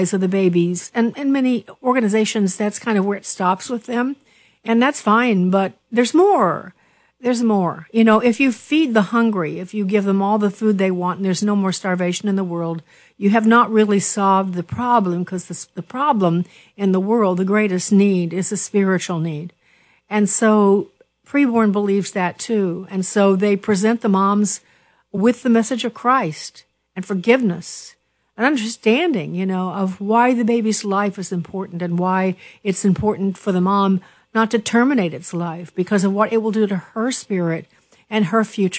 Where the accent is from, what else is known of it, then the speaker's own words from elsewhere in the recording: Chicago, Illinois, United States; So Chicago is my hometown, but so is Southern Illinois.